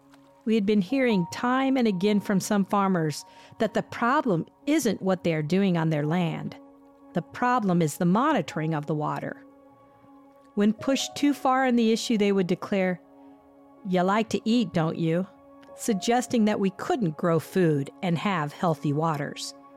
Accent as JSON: {"language": "English", "region": "Iowa", "country": "United States", "tie": "born or raised there", "said": "I recalled the day I took my kayak to Swan Lake, just outside my hometown in western Iowa."}